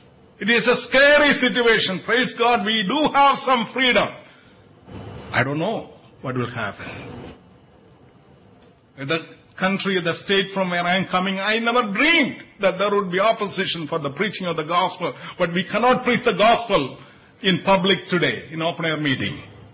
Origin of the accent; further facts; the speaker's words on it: United States; When I go to India, I always tell them that never mention that I am from United States.